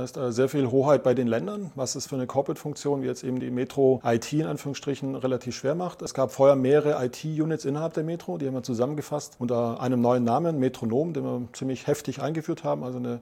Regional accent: Baden-Württemberg, Germany; ich versuche Hochdeutsch zu sprechen, bin Schwabe.

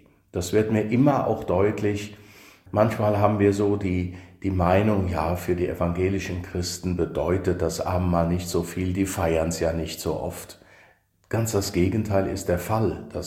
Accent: Niederfischbach, Rhineland-Palatinate, Germany; also born or lived in Kirchen; Also in Kirchen bin ich geboren, weil dort das Krankenhaus war, aufgewachsen in Niederfischbach

